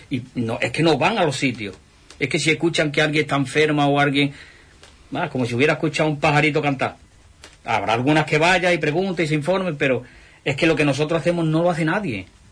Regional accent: Spain; digamos que yo como español

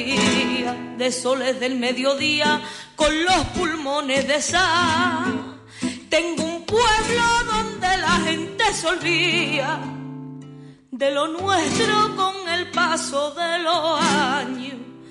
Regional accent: Punta Umbría, Andalusia, Spain; con lo que a mí respecta, que soy de Punta Umbría

